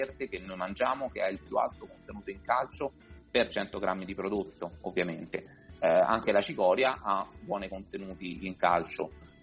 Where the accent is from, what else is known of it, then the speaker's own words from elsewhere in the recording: Rome, Lazio, Italy; Io da romano posso parlare dell'acqua di rubinetto di Roma.